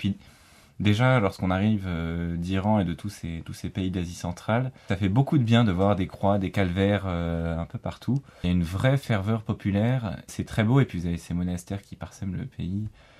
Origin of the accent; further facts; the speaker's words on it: France; tu es chrétien, vu que tu es français, tu es chrétien. Et d'ailleurs, c'est ça qui est intéressant, c'est que pour toutes ces personnes, on est français, on est chrétien.